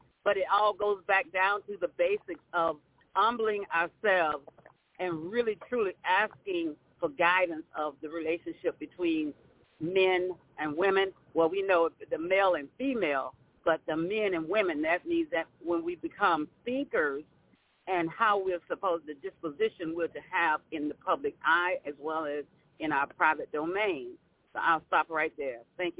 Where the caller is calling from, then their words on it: St. Petersburg, Florida, United States; calling from St. Petersburg, Florida.